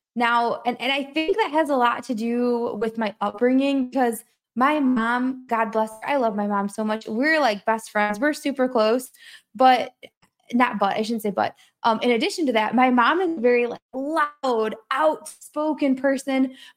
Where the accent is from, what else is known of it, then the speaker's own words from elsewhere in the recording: Detroit, Michigan, United States; I grew up just outside of Detroit.